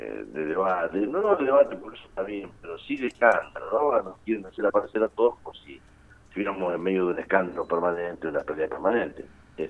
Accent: Argentina; como ciudadanos o como argentinos vamos a tener menos posibilidades de viajar

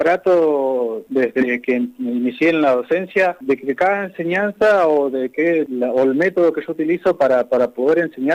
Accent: Patagonia, Argentina; uno es nacido y criado acá en la Patagonia

